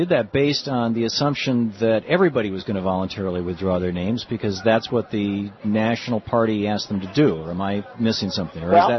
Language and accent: English; Michigan, United States; as a Michigander myself, I was born and I grew up in Michigan, spent my first 27 years there, I think, and all, you know, my first radio career in Michigan.